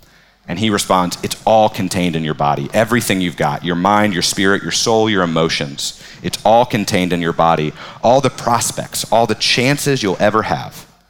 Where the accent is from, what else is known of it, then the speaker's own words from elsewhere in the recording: West Virginia, United States; I grew up in West Virginia, and there's a lot of conservative theological opinion there